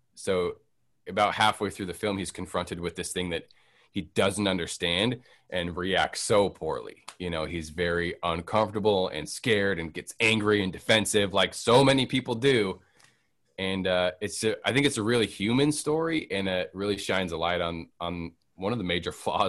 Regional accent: Utah, United States; Like I grew up in Utah, like camping, fishing, hiking.

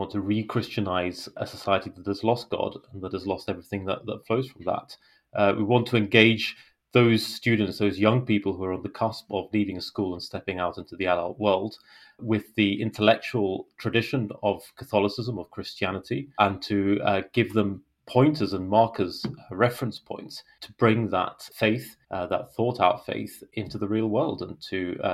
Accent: London, United Kingdom; I grew up in London in the southeast

